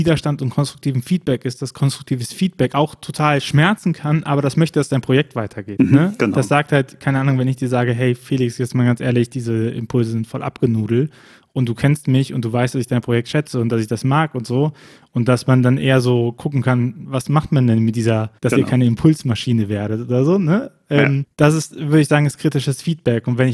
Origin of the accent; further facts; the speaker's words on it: Rhineland, Germany; Mir geht das Herz ab, wie man als Rheinländer sagt